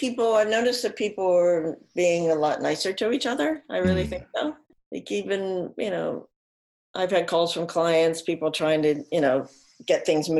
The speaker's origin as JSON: {"language": "English", "region": "Pennsylvania", "country": "United States", "tie": "born or raised there", "said": "She was born in May and I was born in June. Uh-huh. And we lived next to each other, next door neighbors, uh-huh. for years and years. And she's still in central Pennsylvania"}